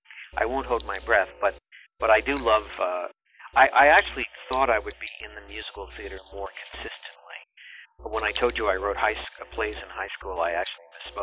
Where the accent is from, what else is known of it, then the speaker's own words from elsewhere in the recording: New Jersey, United States; I grew up in New Jersey, and my parents, like a few times a year, would take me to see Broadway shows.